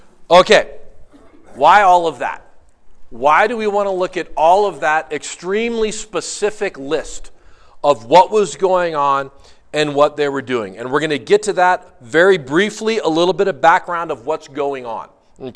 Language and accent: English; Santa Cruz, California, United States; When I was a kid, the church I grew up in the Santa Cruz area, larger church was going to do a major sanctuary remodel